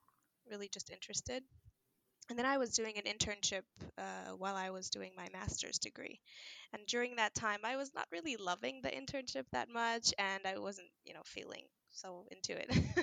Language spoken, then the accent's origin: English; Israel; now in Finland; I'm originally from Israel, but I'm married to a Finn.